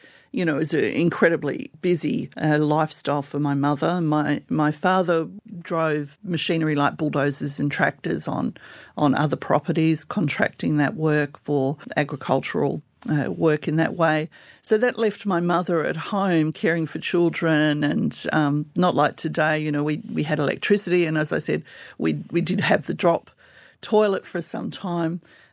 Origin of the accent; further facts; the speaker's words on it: Wongwabinda, New South Wales, Australia; I grew up on Annawan country, the New England Tablelands, a tiny little community called Wongwabinda, halfway between Gyra and Ebor, not too far away from Armidale. I still think of it in miles, 50 miles from Armidale, and right next door to the Cathedral Rock National Park.